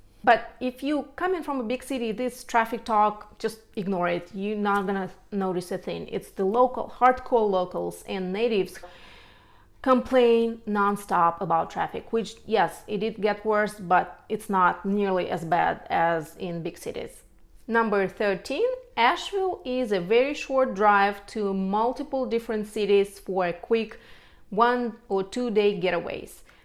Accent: Siberia, Russia; And wintertime is usually super mild, for me at least. I'm from Siberia, but so let's move on.

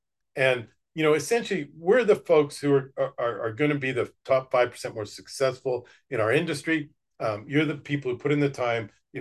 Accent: Winnipeg, Manitoba, Canada; now in Boca Raton, United States; I come from Winnipeg, Canada. We're proud to say it's one of the coldest places on Earth.

